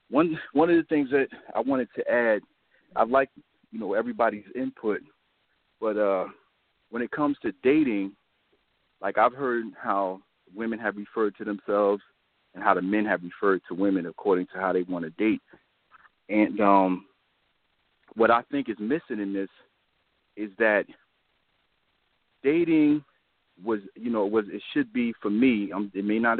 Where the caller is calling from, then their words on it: Wilkes-Barre, Pennsylvania, United States; I'm calling from Wilkes-Barre, Pennsylvania.